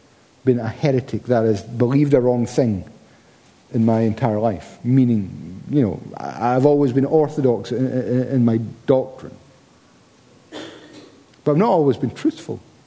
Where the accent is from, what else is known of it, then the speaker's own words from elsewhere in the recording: Scotland, United Kingdom; So being a Scotsman, I kind of feel bad about 90% of the whole year.